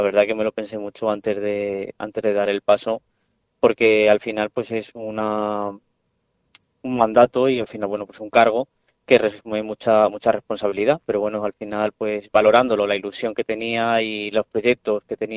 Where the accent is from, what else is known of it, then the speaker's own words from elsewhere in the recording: Aspe, Valencian Community, Spain; sobre todo por el amor a mi pueblo, que es Aspe